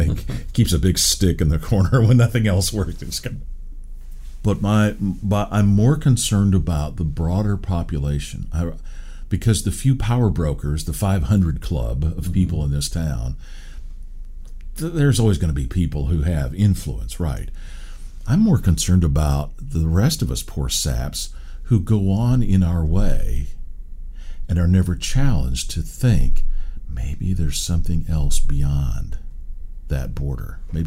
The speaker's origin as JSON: {"language": "English", "town": "Seattle", "region": "Washington", "country": "United States", "tie": "born or raised there", "said": "I grew up in the Seattle area."}